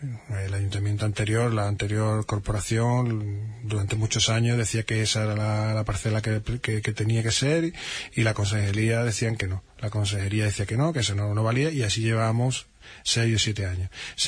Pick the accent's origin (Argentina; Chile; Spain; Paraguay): Spain; Andalusia; Yo soy de La Chica, me crié allí.